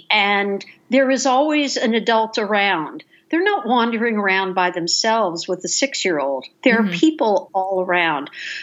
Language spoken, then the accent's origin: English; Ithaca, New York, United States; I'm from Ithaca, New York. You know, we know snow.